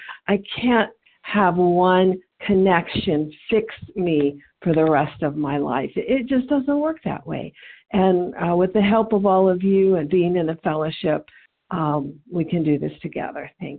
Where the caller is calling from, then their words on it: Tennessee, United States; Yes, I'm calling from Tennessee, and I appreciate everybody that has shared and everybody that has contributed to this meeting.